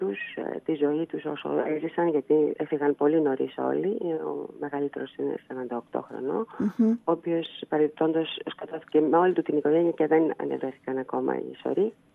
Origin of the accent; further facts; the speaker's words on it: Egypt; διότι εγώ μεγάλωσα στην Αίγυπτο